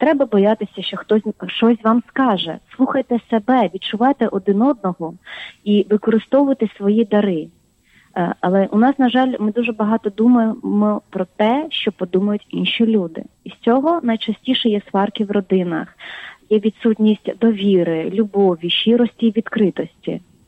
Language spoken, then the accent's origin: Ukrainian; Armenia; у мене я з Вірменії, то дуже така патріархальна країна, так.